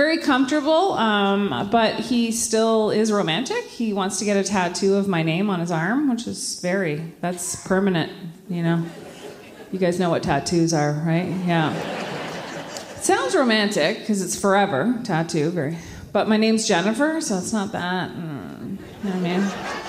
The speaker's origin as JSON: {"language": "English", "town": "Ottawa", "region": "Ontario", "country": "Canada", "tie": "born or raised there", "lives_now": "Quebec, Canada", "said": "I grew up in Ottawa. Yeah. Yeah. I now live in Quebec."}